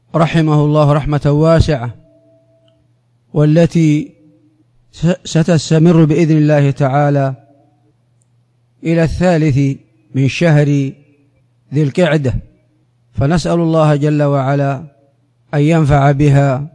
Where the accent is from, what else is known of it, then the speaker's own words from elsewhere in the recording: Saudi Arabia; بلادنا المملكة العربية السعودية